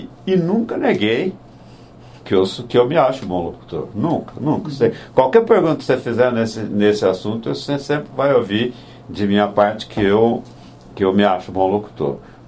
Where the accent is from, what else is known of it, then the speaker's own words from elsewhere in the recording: Itumirim, Minas Gerais, Brazil; born there; also born or lived in Lavras / Belo Horizonte / Brasília / Ribeirão Preto; Eu nasci em Itumirim, uma cidade que tem mais ou menos 4, 5 mil habitantes. Passei por Itumirim, por Lavras, por Belo Horizonte, rapidamente por Brasília e Ribeirão Preto, São Paulo e Rio. E trabalhei nesses lugares todos.